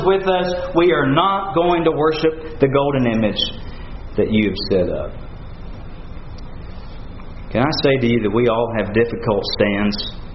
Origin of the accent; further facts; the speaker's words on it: Texas, United States; When I say I'm from Texas, I represent my home state.